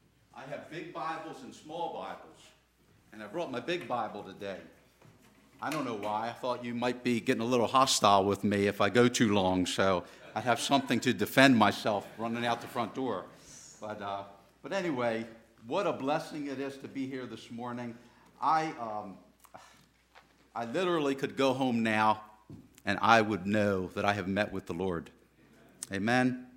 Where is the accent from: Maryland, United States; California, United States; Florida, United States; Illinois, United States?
Maryland, United States; Baltimore; born there; I was born in Baltimore City to two very loving Jewish parents. I was raised Jewish, in the Jewish faith.